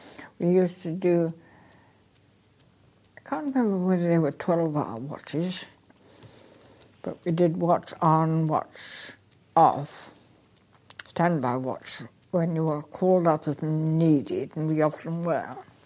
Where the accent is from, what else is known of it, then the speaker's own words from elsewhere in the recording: Horsham, South East England, United Kingdom; Another time when I was actually in my hometown of Horsham